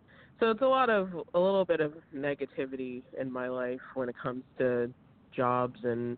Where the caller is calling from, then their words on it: Pittsburgh, Pennsylvania, United States; I'm calling from actually Pittsburgh.